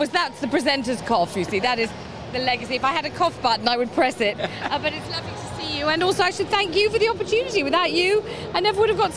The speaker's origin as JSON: {"language": "English", "region": "London", "country": "United Kingdom", "tie": "born or raised there", "said": "I've lived in London all my life. I'm a Londoner through and through."}